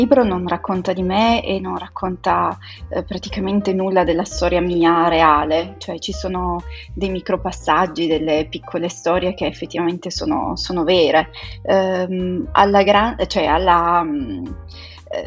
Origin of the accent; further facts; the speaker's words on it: Turin, Piedmont, Italy; also born or lived in Rome; Io sono di Torino, in verità, ho abitato anche a Roma, ho girato un po' ovunque, però diciamo che le mie radici sono in questo piccolo paese delle Valli Lanzo, vicino a Torino.